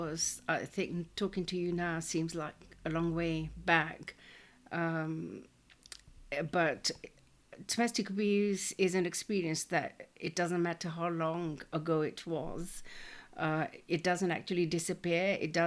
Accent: Nairobi, Kenya; I was born in Kenya, in Africa, Nairobi.

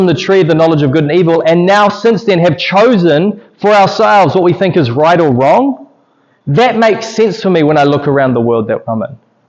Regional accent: New Zealand; But I'm not going to admit to that because I'm a Kiwi.

